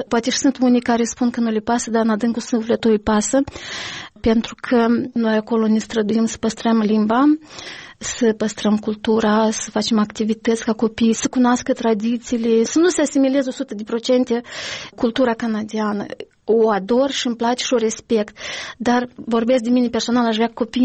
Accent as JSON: {"language": "Romanian", "country": "Moldova", "said": "când spun că sunt din Republica Moldova"}